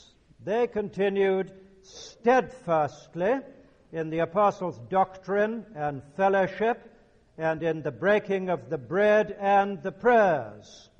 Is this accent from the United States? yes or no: no; England, United Kingdom; Now, you and I, of course, belong to different cultures. That is to say, I am both English and Episcopalian, which makes me doubly alien to you.